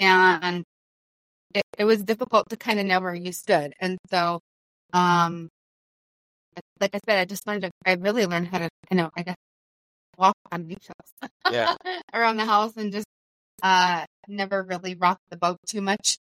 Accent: Idaho Falls, Idaho, United States; But yeah, I grew up here in Idaho Falls.

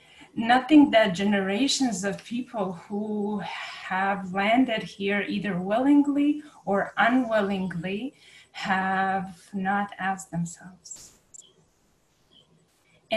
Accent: Belgrade, Serbia; now in Greenville, United States; I was born and raised in Yugoslavia. And by the time I left my country, it changed its name to the Federal Republic of Yugoslavia. And now, when I visit my birth city of Belgrade, I go to Serbia. And I'm here in Greenville, South Carolina.

